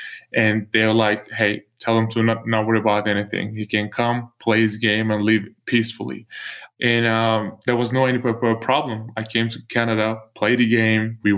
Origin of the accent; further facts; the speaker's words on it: Turkey; English is a second language; also born or lived in Switzerland; now in United States; I mean, I born in Switzerland. I don't have a Swiss passport. I'm from Turkey. They revoked my passport. I live in America.